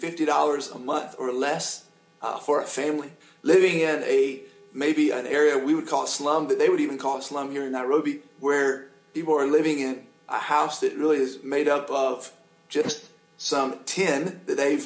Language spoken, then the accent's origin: English; Sumter, South Carolina, United States; we were living in Sumter, South Carolina. That's my hometown.